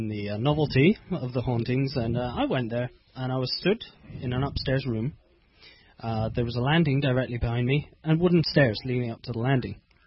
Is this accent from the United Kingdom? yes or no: yes; Bristol, South West England, United Kingdom; It's in Gloucestershire, just north of my hometown of Bristol.